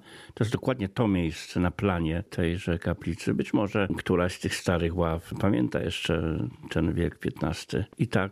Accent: Dębica, Subcarpathian Voivodeship, Poland; na Podkarpaciu, z którego pochodzę, to jest w końcu moja ojczyzna, a pochodzę z Dębicy i Dębica zawsze była na Podkarpaciu, ale moje korzenie w ogóle są z Wielopola, z Robczyc, więc to są tamte strony.

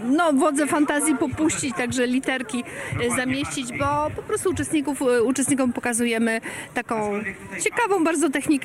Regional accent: Milanówek, Masovian Voivodeship, Poland; ja jestem akurat z Milanówka

